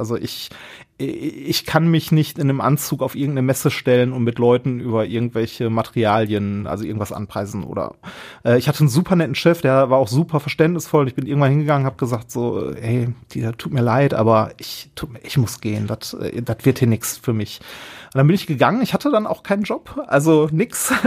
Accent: Essen, North Rhine-Westphalia, Germany; Und ich bin in Essen-Altendorf groß geworden.

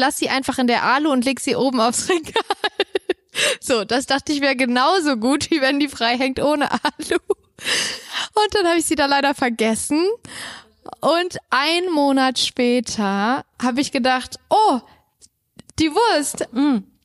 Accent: Hesse, Germany; Also meine, ich komme ja aus Hessen, ne?

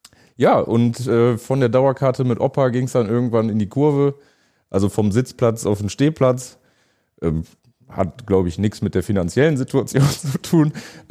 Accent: Duisburg, North Rhine-Westphalia, Germany; Ich bin in Duisburg geboren und aufgewachsen

